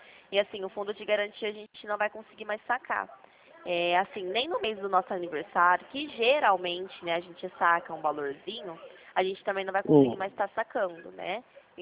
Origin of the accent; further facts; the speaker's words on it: Dracena, São Paulo, Brazil; Eu moro aqui no estado de São Paulo, no interior. Eu sou de Dracena.